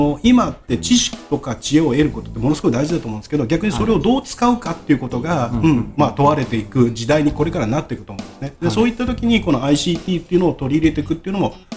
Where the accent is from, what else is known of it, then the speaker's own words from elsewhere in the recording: Gamagori, Aichi, Japan; 僕が41歳の時に、はい、まあ元々、蒲郡で生まれ育っていますので、はい、地元で塾を立ち上げたいと思ったので